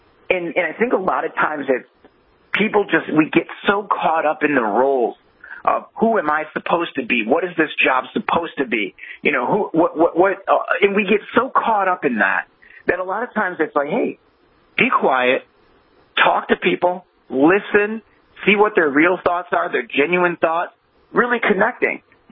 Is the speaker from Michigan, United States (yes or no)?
yes; Detroit, Michigan, United States; You know, I'm originally from Detroit. And so a lot of the guys that I grew up with, you know, their parents, you know, they were people that worked at GM and they worked at Ford and they worked in the plants.